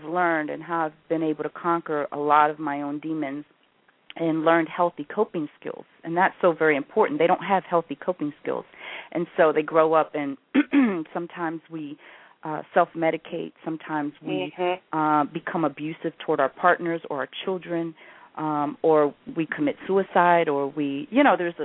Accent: New York, United States; You know, I'm from New York, so this is very touching for me

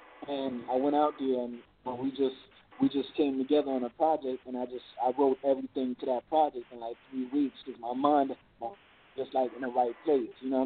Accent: Brooklyn, New York, United States; Growing up in Brooklyn where, you know, you see hookers on the tracks, you know what I'm saying, like on Van Sicklin

